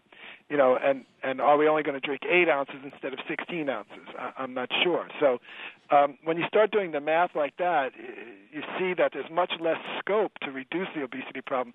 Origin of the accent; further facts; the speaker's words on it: East Coast, United States; or soft drinks, what I call soda, because I'm from the East Coast, pop in the Midwest.